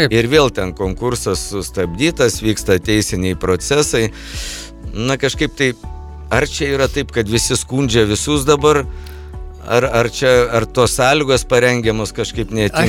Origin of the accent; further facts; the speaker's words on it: Šiauliai, Šiauliai County, Lithuania; Na, šiaip aš kaip šiaulietis, taip, nejaugi per 4-5 metus neįmanoma buvo tvarkingai viską padaryti.